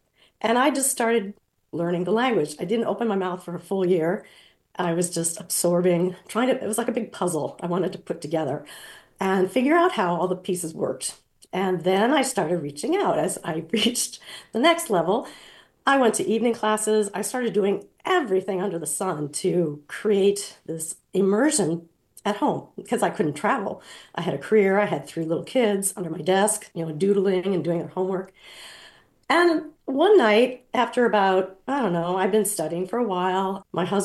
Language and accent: English; Midwest, United States; I grew up in the Midwest.